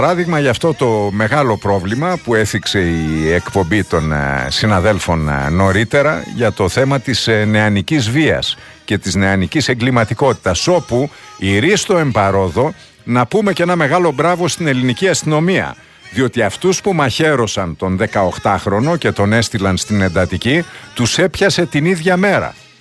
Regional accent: Eastern Macedonia and Thrace, Greece; έχω πολλούς φίλους εκεί, καθώς είναι η πατρίδα μου, εκεί γεννήθηκα

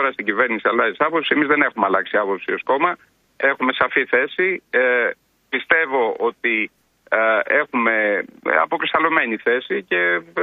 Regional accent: Western Greece, Greece; για την Ηλία δεν είναι τόσο καλημέρα σήμερα τον τόπο μου.

